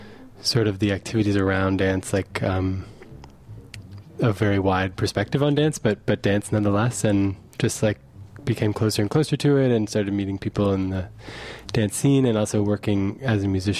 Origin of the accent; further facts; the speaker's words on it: Washington, District of Columbia, United States; now in Montreal, Canada; I grew up in Washington, D.C. I grew up playing saxophone, playing jazz saxophone. And then I moved here to go to school 10 years ago.